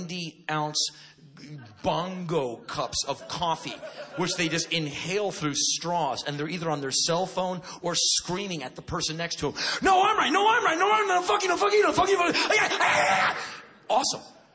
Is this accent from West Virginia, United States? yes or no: no; Washington, District of Columbia, United States; now in Los Angeles, United States; Like I said, I'm an East Coast boy. I'm from Washington, D.C.